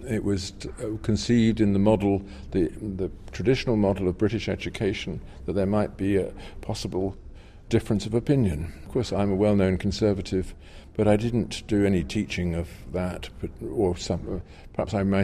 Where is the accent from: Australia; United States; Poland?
Poland; I came from Poland, and in 1979, Poland was kind of fermenting because of the election of the Pope of the Karol Wojtyła to the throne of St. Peter.